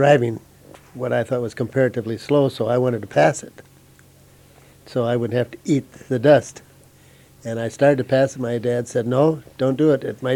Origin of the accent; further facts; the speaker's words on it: Fergus Falls, Minnesota, United States; Then in 1928, my father moved to Fergus Falls. Although I was born in Minneapolis in 27, I grew up in Fergus Falls.